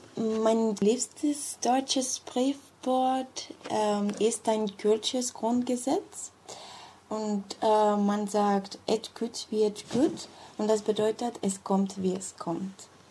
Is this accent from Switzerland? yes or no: no; Menorca, Balearic Islands, Spain; German is a second language; now in Germany; ich komme aus Menorca, Spanien. Ich bin 1995 geboren und ich bin Studentin. Ich lerne Deutsch